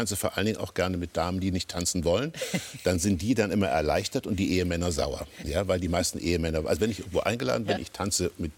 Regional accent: Kassel, Hesse, Germany; ich komme aus Kassel.

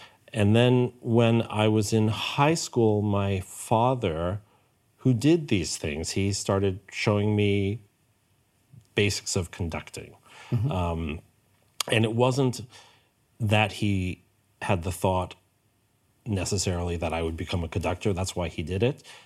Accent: New York City, New York, United States; now in Hamburg, Delaware, United States; I feel very fortunate to have landed here in Hamburg with the NDR Elbphilharmonie Orchestra. I grew up in New York. My parents were violinists in the New York Philharmonic

